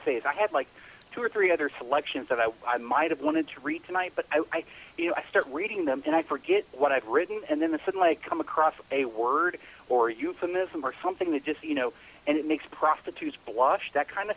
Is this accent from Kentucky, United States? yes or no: yes; Kentucky, United States; Most days I am from Kentucky, but that's only when my parole officer is insisting on facts.